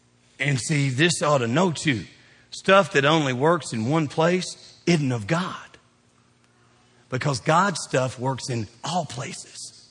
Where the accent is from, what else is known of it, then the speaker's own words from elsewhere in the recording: Kentucky, United States; I am from Kentucky. I mean, I'm Kentucky born, bred, the whole bit. I'll die here.